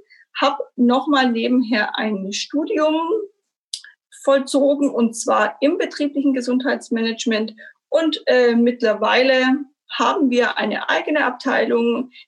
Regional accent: Stuttgart, Baden-Württemberg, Germany; born there; Ich bin gebürtige Stuttgarterin

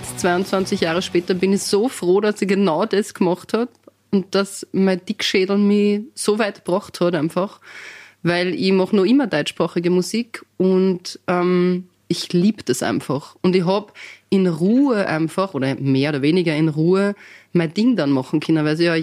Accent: Altenberg, Upper Austria, Austria; Also ich bin ja in Altenberg-Berlins groß geworden

